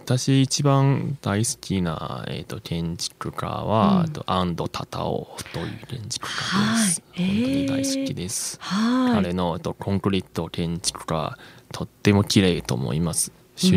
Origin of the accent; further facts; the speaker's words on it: Beijing, China; Japanese is a second language; 私出身は中国北京なので、北京はなんか1000年以上の歴史が持っている 首都なので